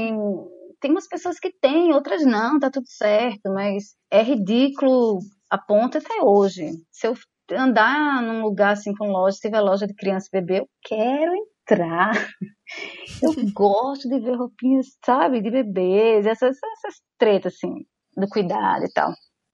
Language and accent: Portuguese; Recife, Pernambuco, Brazil; Sou psicóloga, sou de Recife, tenho 43 anos, recém-feitos.